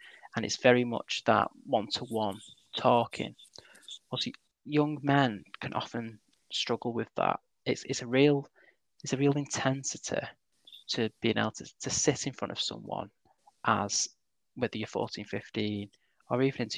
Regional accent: Manchester, North West England, United Kingdom; You know, I'm from Manchester

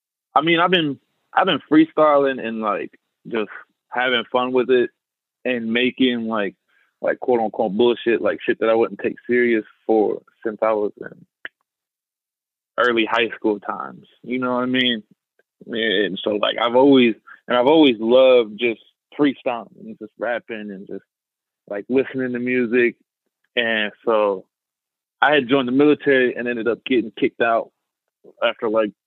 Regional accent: Williamsport, Pennsylvania, United States; You know what I'm saying? I come from Pennsylvania, Williamsport, Pennsylvania. It's not that big of a town

